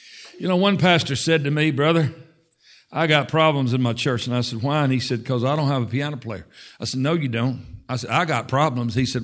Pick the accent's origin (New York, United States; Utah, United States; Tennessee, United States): Tennessee, United States; You know, when I was growing up in Tennessee, when I was a senior in high school, I dated one of the McCoys.